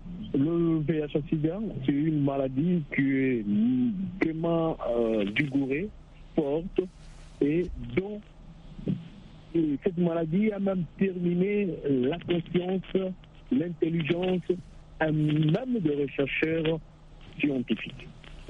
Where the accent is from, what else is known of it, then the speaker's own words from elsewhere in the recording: DR Congo; Chez nous, en RDC